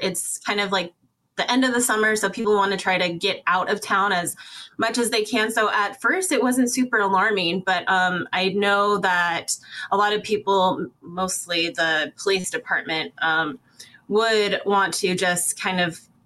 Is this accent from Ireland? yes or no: no; Nome, Alaska, United States; But growing up in the Nome geographic location